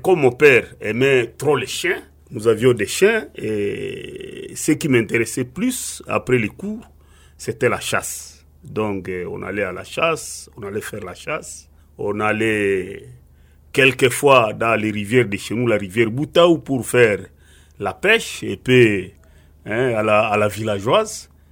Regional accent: Kiondo, North Kivu, DR Congo; born there; Je suis né à Kiondo, dans le territoire de Béni, en 1972. Et notre famille bougeait beaucoup.

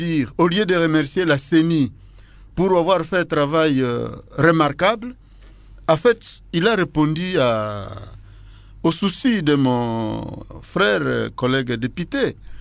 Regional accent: DR Congo; Nous sommes Congolais, nul n'est censé ignorer la loi.

